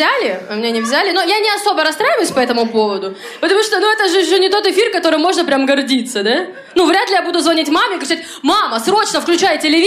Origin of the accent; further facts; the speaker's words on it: Khabarovsk, Khabarovsk Krai, Russia; now in Moscow, Russia; Я из Хабаровска, вот, но уже год живу в Москве.